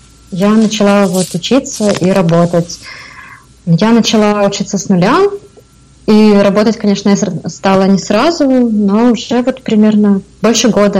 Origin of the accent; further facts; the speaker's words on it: Kyiv, Ukraine; moved away as an adult; now in Brazil; но вообще я из Киева, из Украины, я там родилась, выросла, училась, но последние 2 года я путешествую, поэтому вот сейчас я в Бразилии.